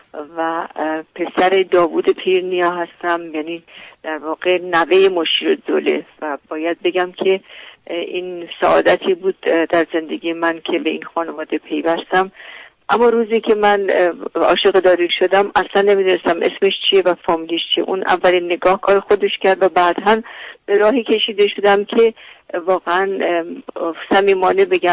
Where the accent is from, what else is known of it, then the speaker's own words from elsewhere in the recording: Tehran, Tehran Province, Iran; خود من در تهران به دنیا آمدم، در محله شاپور، و تحصیلاتم رو در دبستان عبرت و دبیرستان شهناز پهلوی به پایان رسوندم و بعد دانشگاه تهران رو تموم کردم